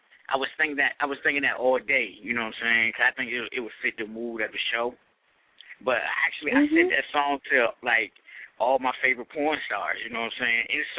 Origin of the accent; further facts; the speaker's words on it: Maryland, United States; I'm from Maryland, you know what I'm saying? Like, a lot of people, they were like, well, you sound country